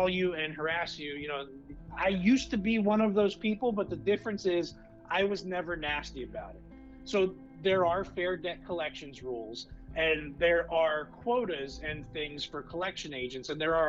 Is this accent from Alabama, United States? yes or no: no; Hazleton, Pennsylvania, United States; So I grew up in Hazleton, Luzerne County, Pennsylvania, a little bit further north here on the edge of the Poconos. And my family were all small business owners.